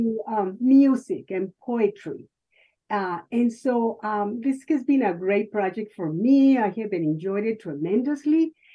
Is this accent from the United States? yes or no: no; Mexico; You know, I grew up in Mexico, but my mother grew up in Arizona, in Morenci, Arizona.